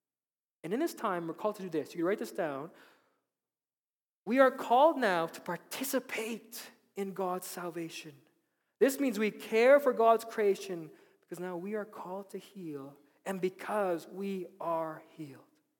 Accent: Philippines; Okay, I'm Filipino

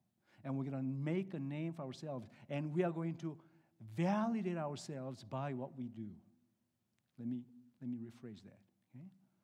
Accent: Michigan, United States; I'm from Michigan, near Detroit.

